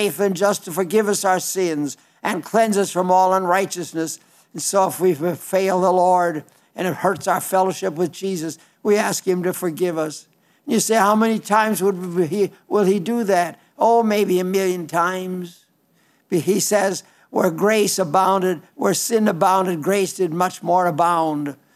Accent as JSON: {"language": "English", "town": "Belle Fourche", "region": "South Dakota", "country": "United States", "tie": "born or raised there", "said": "Sturgis, South Dakota. This is my country. I was raised out in Belle Fouche. And it's just a wonderful, beautiful country."}